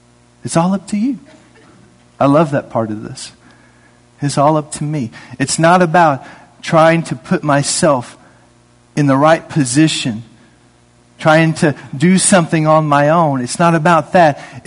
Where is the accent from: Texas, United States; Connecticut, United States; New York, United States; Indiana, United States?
Indiana, United States; because I grew up in Indiana, as I said the other day.